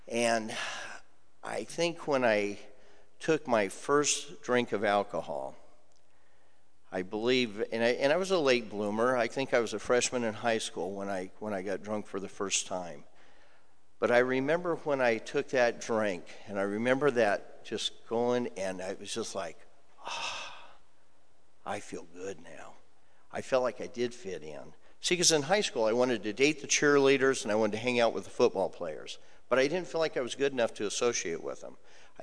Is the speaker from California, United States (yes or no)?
yes; California, United States; I was raised in Southern California. I had a great childhood.